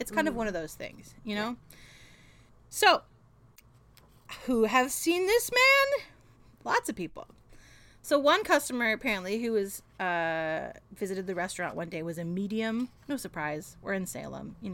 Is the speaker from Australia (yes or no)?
yes; Australia; No, we're also Australian.